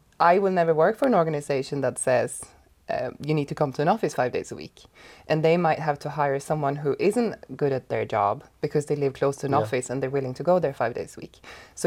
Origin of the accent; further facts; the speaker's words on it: Sweden; English is a second language; moved away as an adult; also born or lived in Ireland; I'm originally from Sweden, but I lived in Ireland for almost 16 years